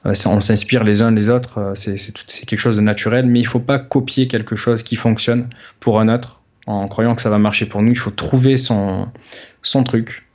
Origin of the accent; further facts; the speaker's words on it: Marseille, Provence-Alpes-Côte d'Azur, France; also born or lived in Australia; now in La Ciotat, France; Je suis né, donc je suis de Marseille à la base. Je vis à La Ciotat, donc après on est parti en Australie, donc toujours sur les côtes.